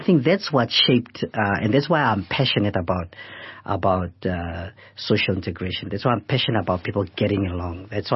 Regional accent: Namibia; first language Oshiwambo; English is a second language; because I would speak Afrikaans, English, and Oshuambo, which is my mother tongue.

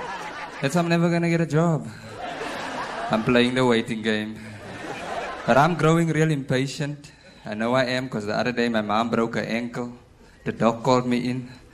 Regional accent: Eldorado Park, Gauteng, South Africa; They have about 10 extensions, and I was born in extension 6.

